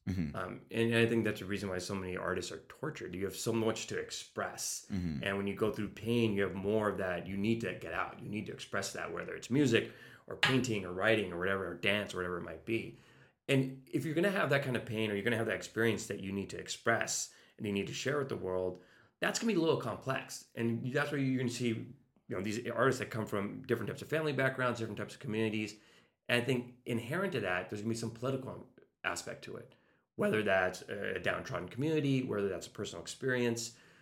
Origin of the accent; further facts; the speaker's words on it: Carson, California, United States; You know, my background's a little different. I grew up in Carson, so I grew up right next to Compton.